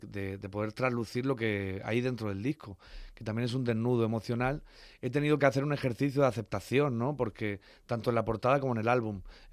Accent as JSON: {"language": "Spanish", "country": "Spain", "said": "Ese canalleo que también llevamos muy implícito los que somos del sur de España"}